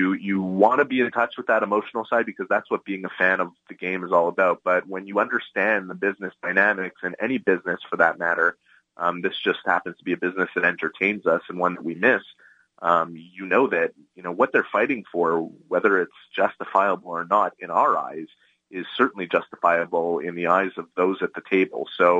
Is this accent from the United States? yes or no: no; Canada; it's everything about being Canadian. It's just it's in us, you know.